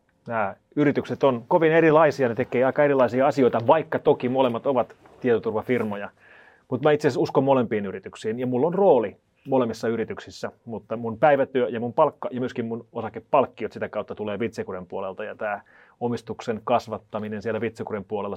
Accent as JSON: {"language": "Finnish", "town": "Tuusula", "region": "Uusimaa", "country": "Finland", "tie": "born or raised there", "said": "Mä oon kotoisin Tuusulasta"}